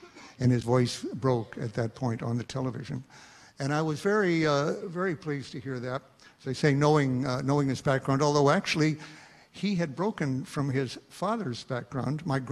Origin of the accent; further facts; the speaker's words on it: Colorado, United States; And as a little Jewish boy growing up in Colorado, actually, with Russian immigrant parents